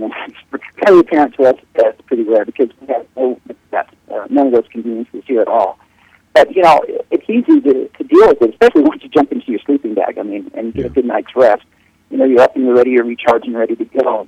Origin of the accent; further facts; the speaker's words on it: Puerto Rico; also born or lived in Panama; I grew up in Puerto Rico, I grew up in Panama, I've been in a lot of places in Latin America